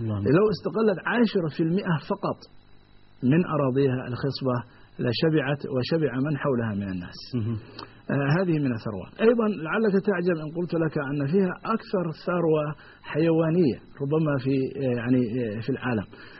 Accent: Somalia; يعني مثلا كنا نستلم البريد، الرسالة التي تأتي من أوروبا نستلمها في قريتنا، الرسالة البريدية تصل إلى بيتنا في القرية

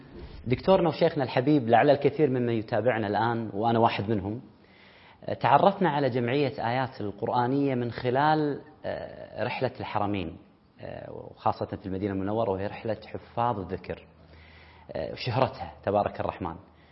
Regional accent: Kuwait; يعني حتى بعض المراكز هنا عندنا في الكويت، يعني مثل ما نقول في الكويتي

